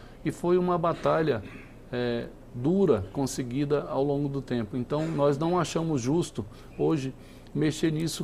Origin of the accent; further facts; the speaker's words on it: Goiás, Brazil; now in Brasília, Brazil; Eu sou goiano aqui do lado, mas foi Brasília que eu escolhi para empreender e para fazer a minha vida pessoal e minha vida profissional.